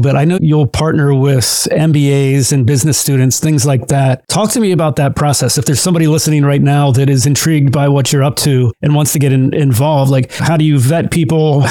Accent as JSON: {"language": "English", "town": "Columbus", "region": "Ohio", "country": "United States", "said": "I'm from Columbus, Ohio. I had mentioned earlier, I really hadn't heard of Buc-ee's up until a few months ago."}